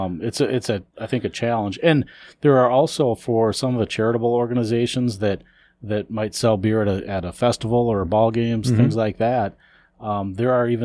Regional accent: South Dakota, United States; You know, I grew up with 3-2 beer. I grew up in South Dakota, and you only had to be 18 to drink 3-2 beer, and then 21 for hard liquor

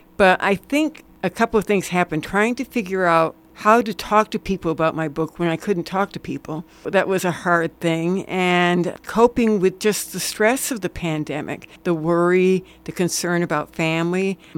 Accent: New England, United States; now in Minnesota, United States; because I'm from New England, and I knew that work quite well.

